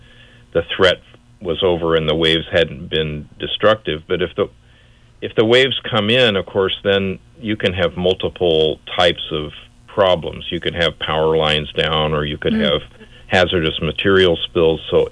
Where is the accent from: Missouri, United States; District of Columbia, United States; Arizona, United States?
Missouri, United States; Kansas City; I grew up in Kansas City. I had no idea what a tsunami was.